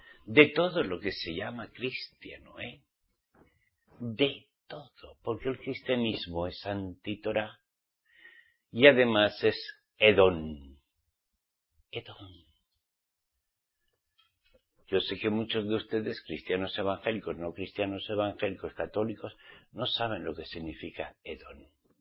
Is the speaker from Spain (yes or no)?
yes; Basque Country, Spain; en mi tierra, en mi país, País Vasco